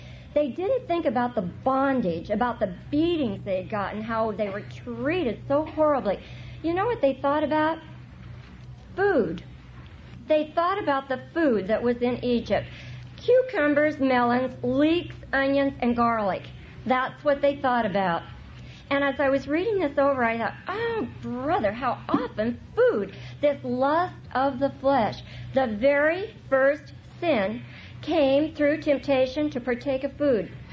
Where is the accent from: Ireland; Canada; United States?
Ireland; I'm Irish, and Chuck teases me because the Irish have a thing.